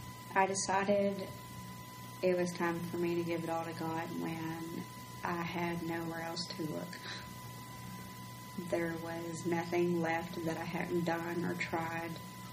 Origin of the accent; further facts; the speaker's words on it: Owensboro, Kentucky, United States; I grew up here in Owensboro. I went to Apollo.